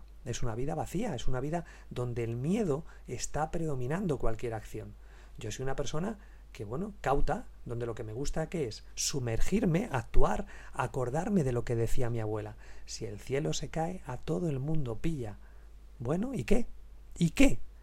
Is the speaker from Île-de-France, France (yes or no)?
yes; Paris, Île-de-France, France; Que viví durante bastantes años con ella, me crié en París, en Francia, con ella la adolescencia